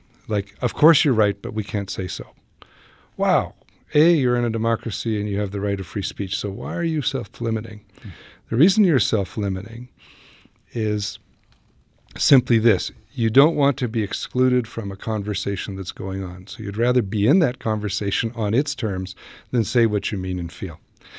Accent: Canada; also born or lived in United States; I'm Canadian, but I'm a North American too, and I've spent a lot of time in the United States

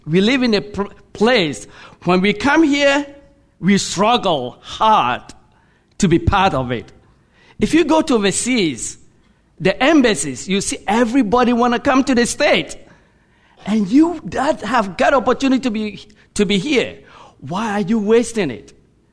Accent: Ghana; If you hear my accent, I'm originally from Ghana in West Africa.

